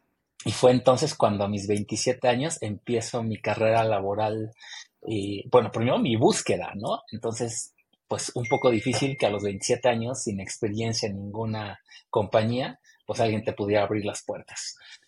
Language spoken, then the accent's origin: Spanish; Mexico City, Mexico; born there; hoy tengo 45 años, felizmente casado ya. Nací en la Ciudad de México, sigo viviendo en la Ciudad de México. Bueno, ahorita estoy en el Estado de México, pero yo lo considero como, ya sabes, que está pegado y es Ciudad de México.